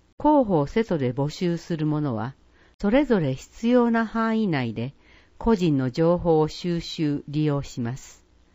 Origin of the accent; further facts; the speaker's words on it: Toyama, Japan; 私は北陸富山の出身なので、2月といえば雪景色でした。